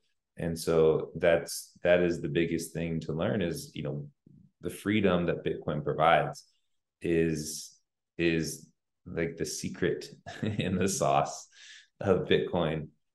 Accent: United States; now in South America; And Marcus is from Europe, I'm from the United States

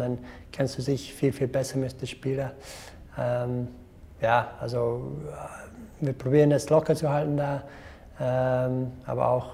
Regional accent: Canada; German is a second language; Ja, es ist unglaublich für uns oder für mein Land.

